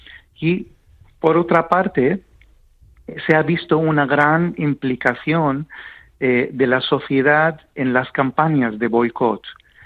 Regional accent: Jordan; Spanish is a second language; also born or lived in Palestine; Efectivamente, soy originario de Palestina, aunque he crecido en Jordania.

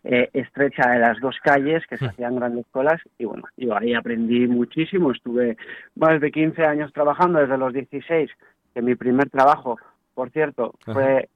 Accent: Bilbao, Basque Country, Spain; Menos mal que somos de Bilbao y sabemos.

